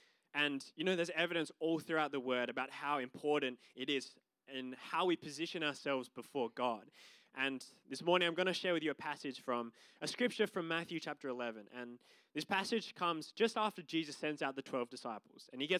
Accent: Devonport, Tasmania, Australia; I went back to my hometown of Devonport on the northwest coast

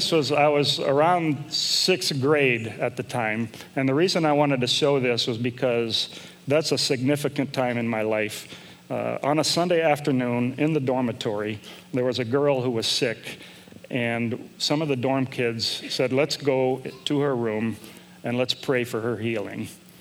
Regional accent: Indonesia; we were accepted as to be dorm parents in the boarding school that I grew up in Indonesia

